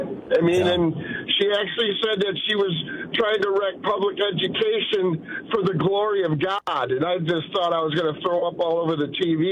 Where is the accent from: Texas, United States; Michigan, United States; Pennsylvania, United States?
Michigan, United States; Grand Rapids; You know, I'm from Grand Rapids. I've been watching Betsy DeVos operate for years and years and years.